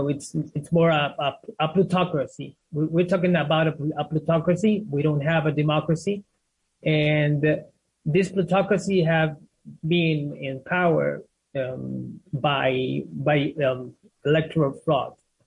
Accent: Tegucigalpa, Francisco Morazán, Honduras; now in Buenos Aires, Argentina; I'm from Tegucigalpa, from the capital of Honduras.

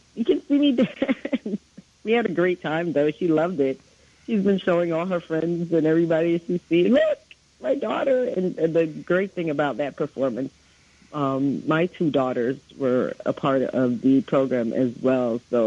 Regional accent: Jamaica; I was born in Jamaica. I was a little girl in Jamaica, and dance came to my school in first grade.

